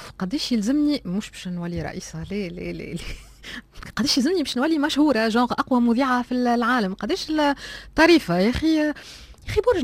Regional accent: Tunisia; احنا كشعب تونسي

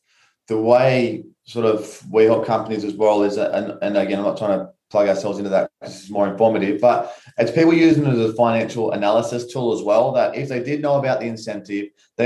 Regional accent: Australia; we're all Australian, or we're an Australian country here

